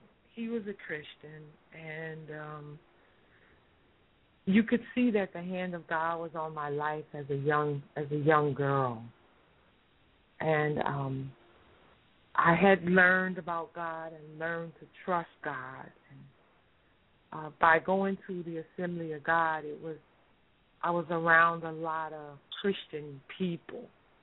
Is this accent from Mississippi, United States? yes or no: no; New Orleans, Louisiana, United States; growing up in New Orleans, it's a high crime city.